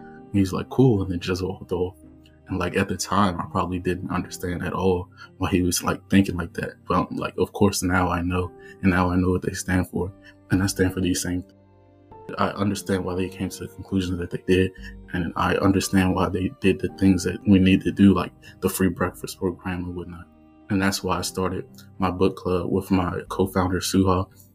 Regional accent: Waldorf, Maryland, United States; I'm from Waldorf, Maryland.

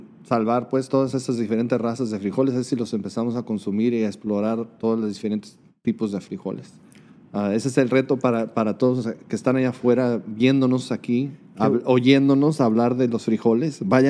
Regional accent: Mexico; es parte de lo que somos los mexicanos por miles de años.

